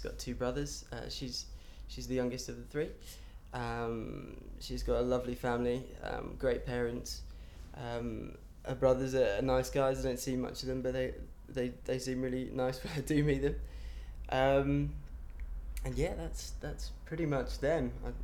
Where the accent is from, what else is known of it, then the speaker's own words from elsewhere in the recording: Bury St Edmunds, East of England, United Kingdom; We've pretty much born and bred in Bury St Edmunds, and I've loved it. I've had a great, really privileged upbringing. We became Christians I became Christian when I was a teenager.